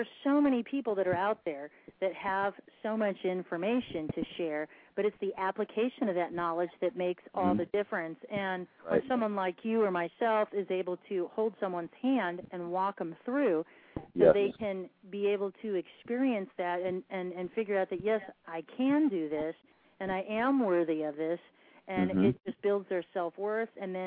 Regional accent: Arizona, United States; I was born and raised here in Arizona, and I've watched my market grow, and I've enjoyed the growth of Arizona.

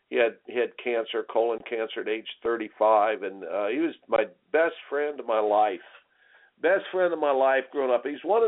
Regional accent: Indiana, United States; For me, growing up in Indiana and basketball country

